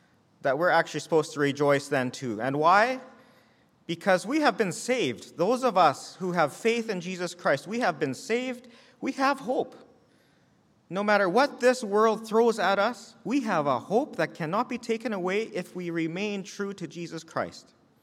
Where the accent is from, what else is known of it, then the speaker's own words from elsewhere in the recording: Altona, Manitoba, Canada; being that I come from Altona, it's a little bit more meaningful.